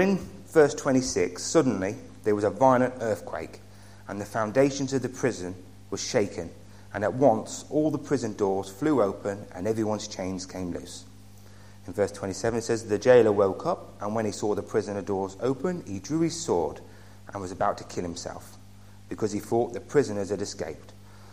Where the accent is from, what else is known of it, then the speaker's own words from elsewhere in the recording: United Kingdom; being British, we don't like the word sinner.